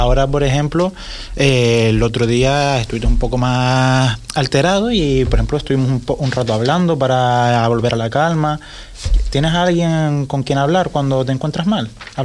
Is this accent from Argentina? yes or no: no; Canary Islands, Spain; por eso después ya nosotros somos los Majoreros